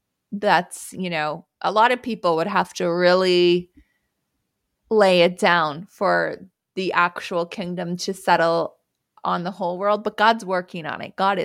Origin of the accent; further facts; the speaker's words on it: Canada; I'm Canadian. It doesn't matter. I can't vote anyways.